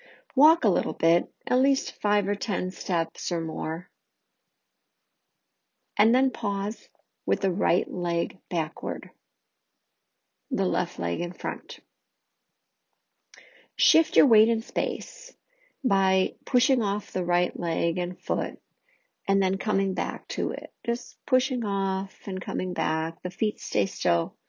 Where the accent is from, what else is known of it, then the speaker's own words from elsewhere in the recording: Chicago, Illinois, United States; I am from the Chicagoland area.